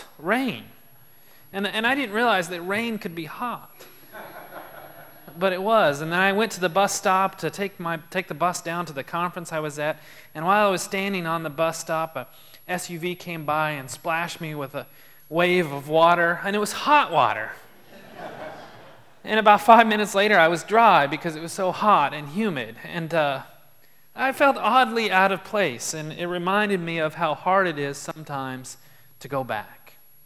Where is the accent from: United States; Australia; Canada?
United States; Texas; moved away as an adult; it was kind of a homecoming for me because I grew up in Texas. I spent the first 22 years of my life there. Moved away from Texas and decided I never wanted to go back.